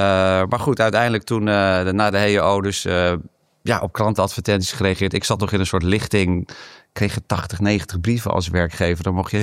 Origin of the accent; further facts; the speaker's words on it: Boskoop, South Holland, Netherlands; Ik ben geboren en getogen in het Groene Hart. Niet zo ver hier vandaan in Boskoop. Dus mijn ouders die zaten in de plantjes.